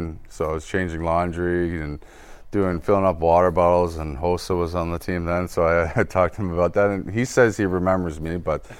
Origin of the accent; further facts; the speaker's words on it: Orono, Ontario, Canada; from any Canadian kid growing up playing hockey